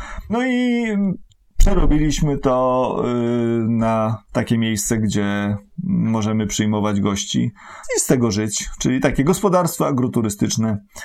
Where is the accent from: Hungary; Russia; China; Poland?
Poland; Gdańsk, Pomeranian Voivodeship; now in Warsaw, Poland; pochodzimy z dwóch różnych stron Polski, ale z obie strony daleko od Warszawy, czyli Monika tu z gór, ja z Gdańska